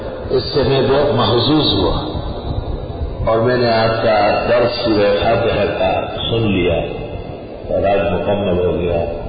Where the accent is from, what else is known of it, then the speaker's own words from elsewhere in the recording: Palestine; first language Arabic; Urdu is a second language; چونکہ میں فلسطینی ہوں، یہودی، اس لیے عربی میری مادری زبان ہے.